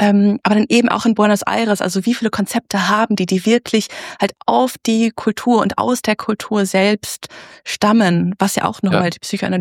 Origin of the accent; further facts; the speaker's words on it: Germany; accent: German; Also ich habe immer noch einen deutschen Akzent. So, das hört man, dass ich nicht englischsprachig aufgewachsen bin.